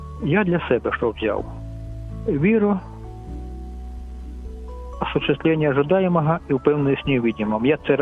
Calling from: Kraków, Lesser Poland, Poland; Зараз телефоную я з Кракова.

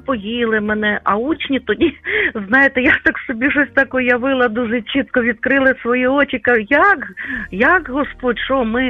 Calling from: Lviv, Lviv Oblast, Ukraine; Я зі Львова дзвоню.

